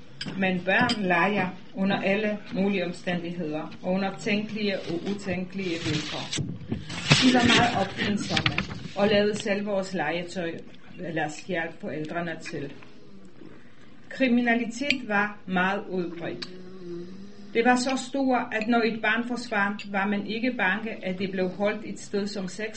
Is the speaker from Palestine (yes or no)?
no; Poland; Danish is a second language; now in Denmark; Jeg kommer fra Polen. Jeg er kommet som flygtning i 1974 til Danmark.